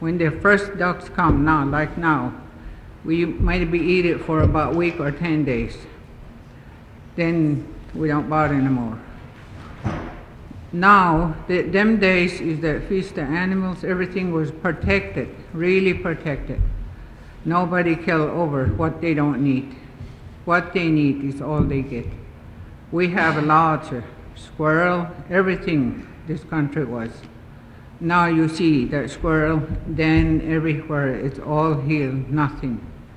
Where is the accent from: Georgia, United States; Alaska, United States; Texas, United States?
Alaska, United States; Chitina; I'm from Chitna, Alaska.